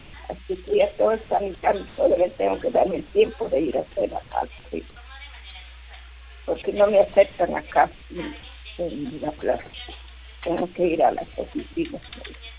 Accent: Chiclayo, Lambayeque, Peru; now in Lima, Peru; Porque nací en la selva, pero me crié en Chiclayo. Pero vivo en Lima. Así que ya tengo tres.

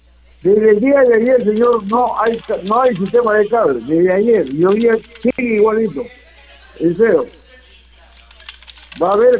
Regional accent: Peru; Soy de acá de la Amazonia.

